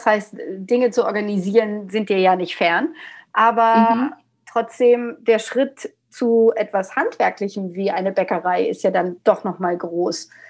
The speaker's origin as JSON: {"language": "German", "country": "Germany", "said": "Da läuft mir als Deutsche ja total das Wasser im Mund zusammen."}